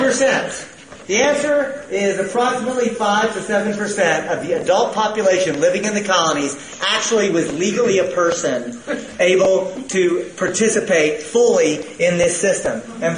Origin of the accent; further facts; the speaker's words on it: the South, United States; Folks, I'm from the South, and I'm a good Southern boy.